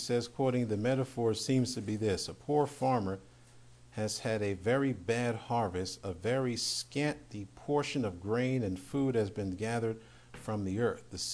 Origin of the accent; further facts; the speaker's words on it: New York, United States; born there; I was born in New York, so there is a built-in cynicism and distrust of people automatically.